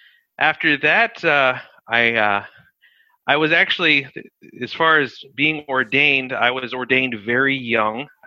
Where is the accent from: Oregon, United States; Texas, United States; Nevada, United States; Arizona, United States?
Oregon, United States; also born or lived in California; So from there, growing up in Oregon, I decided to get out of the rain and the clouds for a little bit. And I went to college in California.